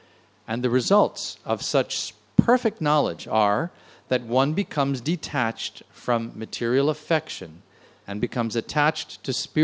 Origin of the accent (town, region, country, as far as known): New York, United States